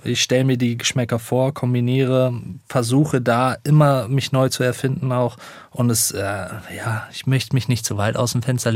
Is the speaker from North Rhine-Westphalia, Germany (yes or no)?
yes; North Rhine-Westphalia, Germany; Ich komme ja aus Münsterland